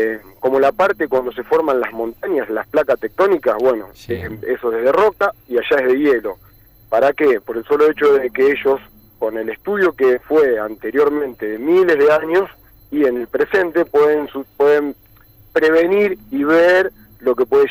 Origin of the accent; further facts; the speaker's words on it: Pujato, Santa Fe, Argentina; De Pujato, de la localidad.